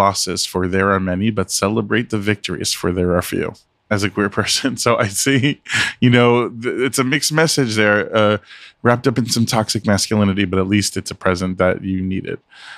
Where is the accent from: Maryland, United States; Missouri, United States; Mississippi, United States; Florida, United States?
Florida, United States; And I grew up in South Florida, so I didn't really realize that when I was going to college up there near Jacksonville, St. Augustine, Gainesville area.